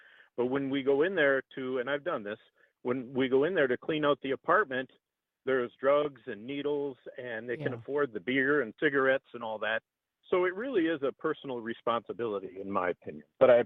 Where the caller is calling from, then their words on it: Superior, Wisconsin, United States; Well, I'm calling from Superior, Wisconsin.